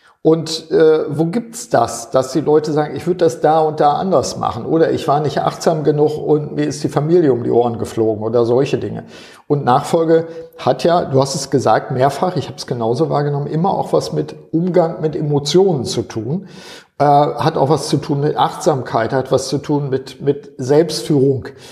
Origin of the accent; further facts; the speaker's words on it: Northern Germany, Germany; sage ich jetzt mal als Norddeutscher